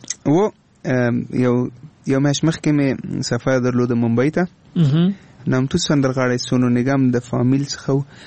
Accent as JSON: {"language": "Pashto", "country": "Afghanistan", "said": "وي ته د هندوستان یم نه زه افغان یم خو هندي ژبه ما زده کړې."}